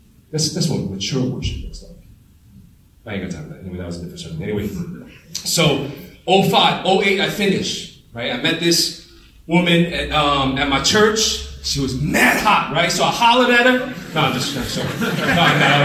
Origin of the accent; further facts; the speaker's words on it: Columbus, Ohio, United States; also born or lived in Chicago; this is my hometown, man. You can take the man out of the 614, but you can't take the 614 out of the man. Okay, so I love this city